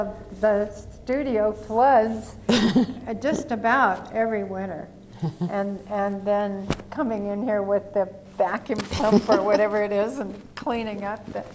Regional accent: Fort Bragg, California, United States; But I grew up in Fort Bragg, and I had Mrs. Amack for a high school teacher

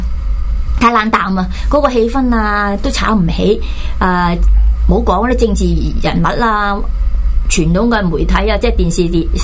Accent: Hong Kong; 我哋香港人就柴娃娃玩下

